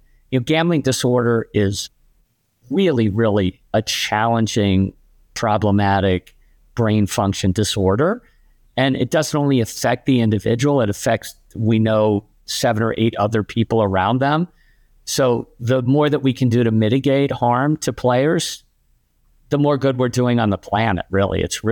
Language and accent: English; Burlington, Vermont, United States; I grew up in Burlington, Vermont, and we were all about hockey.